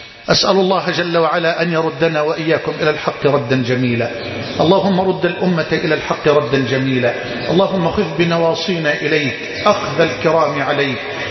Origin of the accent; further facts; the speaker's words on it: Egypt; اللهم اجعل بلدنا مصر أمنا أمانا سخاء رخاء